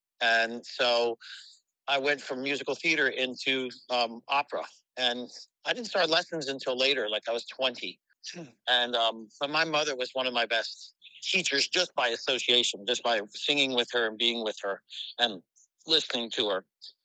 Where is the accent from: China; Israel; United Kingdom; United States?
United States; Thurmont, Maryland; I grew up there in Thurmont. We had 5 acres and we always had 2 steers and a pony or something.